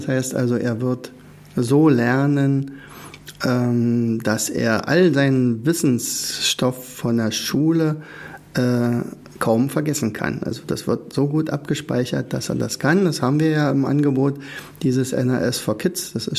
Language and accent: German; Germany; Also ich habe ja in der DDR den Lehrerberuf studiert. Und ich bin natürlich in der DDR aufgewachsen